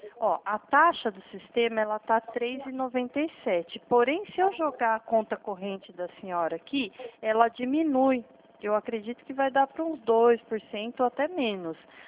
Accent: Atibaia, São Paulo, Brazil; Eu sou do estado de São Paulo, tá? De Atibaia, interior de São Paulo

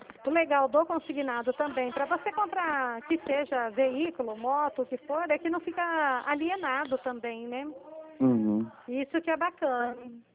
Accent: São Paulo, Brazil; Eu sou do estado de São Paulo.

